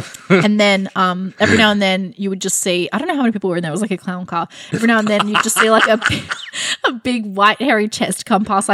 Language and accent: English; Sydney, New South Wales, Australia; Like, just being stuck in Western Sydney for the first 18 years of my life.